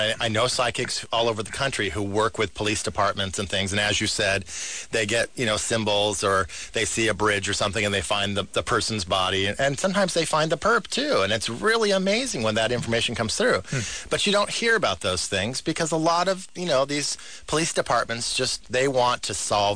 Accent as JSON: {"language": "English", "town": "Burbank", "region": "California", "country": "United States", "tie": "born or raised there", "said": "I'm from Burbank. I'm a local kid, you know, guy."}